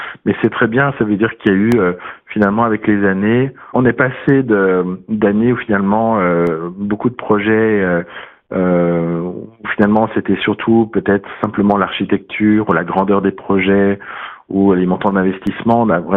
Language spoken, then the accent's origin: French; France; mais en tant que Français, je me réjouis